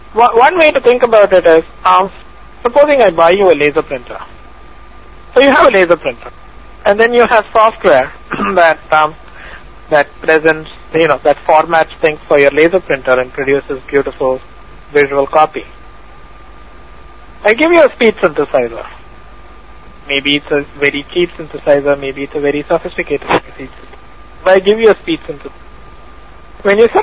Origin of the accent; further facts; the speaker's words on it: India; moved away as an adult; now in United States; I grew up in India. I came to the United States in 89 for graduate school.